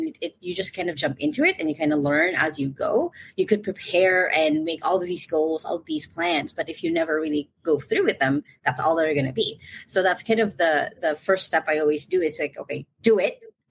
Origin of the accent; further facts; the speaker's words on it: Philippines; I'm from the Philippines. I have been working from home since I was 15 years old.